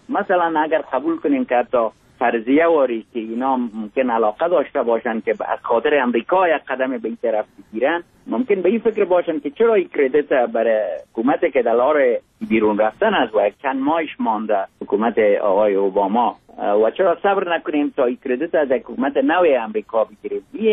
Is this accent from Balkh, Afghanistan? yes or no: yes; Mazar-i-Sharif, Balkh, Afghanistan; born there; شروع میشه کتاب با بحث درباره زادگاهم که در افغانستان در مزار شریف که چطور بود